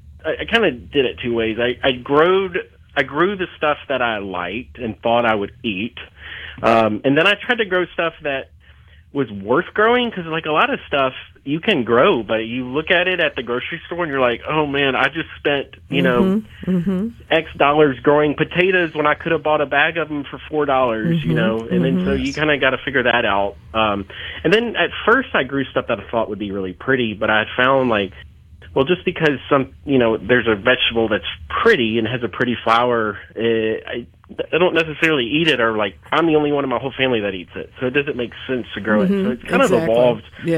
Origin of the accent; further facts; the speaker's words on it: Germantown, United States; my uncle had a plot near us where we grew up in Germantown